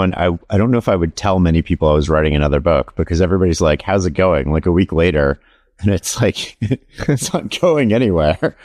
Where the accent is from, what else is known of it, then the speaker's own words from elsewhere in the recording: Canada; I being a Canadian